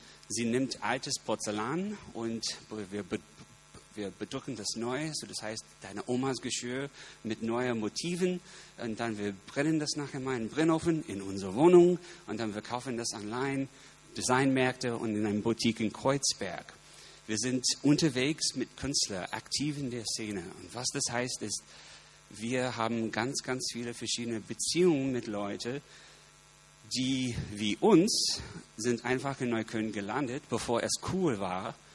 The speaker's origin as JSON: {"language": "German", "country": "United States", "accent": "American", "second_language": "German", "said": "tut mir leid wegen meiner komischen amerikanischen Akzent. Aber trotzdem mit einem schönen deutschen Namen. Mein Urgroßvater kommt aus der Nähe von München. So, ich bin Amerikaner mit Immigrationshintergrund, würde ich sagen."}